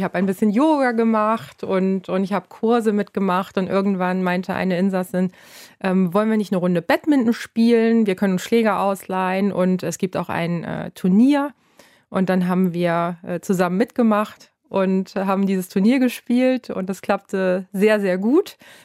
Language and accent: German; Hamburg, Germany; Ich bin Hamburgerin, genau.